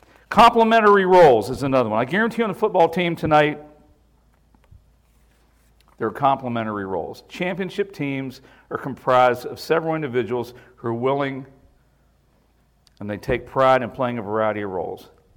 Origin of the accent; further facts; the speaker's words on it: West Virginia, United States; also born or lived in Baltimore; I remember when we moved up from Baltimore, I was born in West Virginia, we moved to Baltimore, Dad worked, we moved back to West Virginia